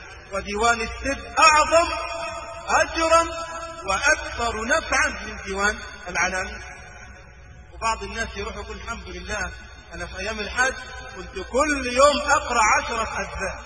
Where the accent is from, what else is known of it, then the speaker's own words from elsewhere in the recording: Egypt; وهذا يذكرني ببعض الناس عندنا في مصر